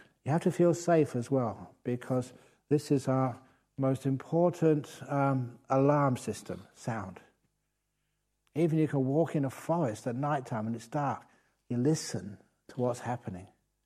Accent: Thailand; I was brought up mostly in Thailand as a monk.

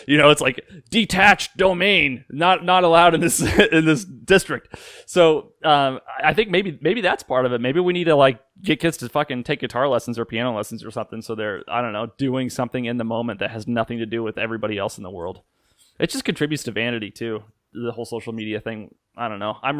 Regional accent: Bloomington, Illinois, United States; Yeah, man, I grew up in Bloomington, Illinois, so I know what the fuck kick the can is

